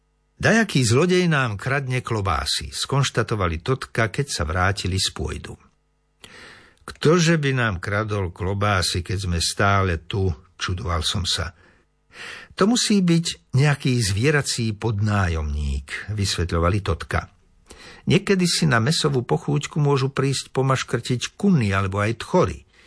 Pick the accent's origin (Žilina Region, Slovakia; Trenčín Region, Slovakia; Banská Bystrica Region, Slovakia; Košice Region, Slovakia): Žilina Region, Slovakia; Liptovské Revúce; Obzvlášť vynaliezaví bývajú kocúry, ktorým u nás na Liptove hovoríme máčkovia. Návšteva manželov Jolany a Fabiána z našej dediny Liptovské Revúce je vždy spojená s bohatým etologickým repertoárom správania ich kocúra, čierneho ako sadza.